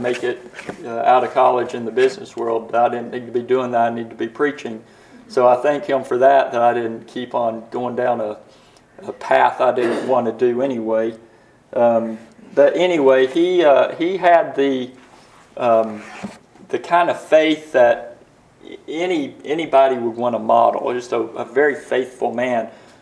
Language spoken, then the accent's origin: English; Loudon, Tennessee, United States; when I was growing up in Loudoun, Tennessee